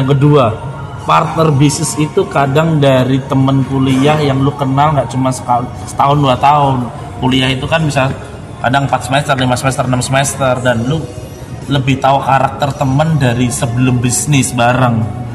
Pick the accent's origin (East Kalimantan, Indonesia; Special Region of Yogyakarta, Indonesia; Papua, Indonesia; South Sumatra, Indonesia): Special Region of Yogyakarta, Indonesia; Bantul; now in Jakarta, Indonesia; Di Jogja daerah Bantul mas, aku dari Jogja, dari Bantul.